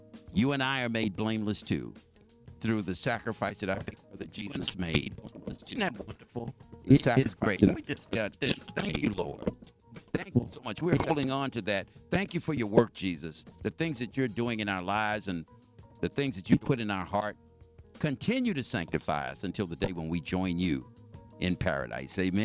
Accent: Sonia Quarters, Louisiana, United States; You know, back when I was growing up and I was raised in the Sonia Quarters, Louisiana, around in the early 60s, stuff like that.

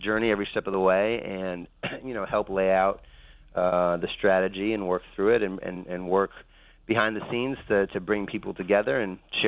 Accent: Chicago, Illinois, United States; I'm from Chicago and was working with her back then when this was all nothing but more than a dream.

